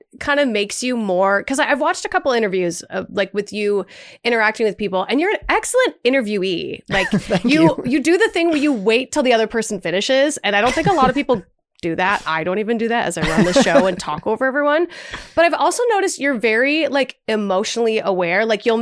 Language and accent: English; Minnesota, United States; I'm from Minnesota originally, so it was like a much smaller community.